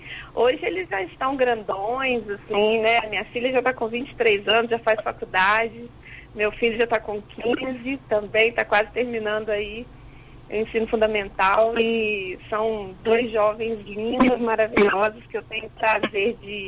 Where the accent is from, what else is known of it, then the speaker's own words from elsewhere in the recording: Cariacica, Espírito Santo, Brazil; Somos de Cariacica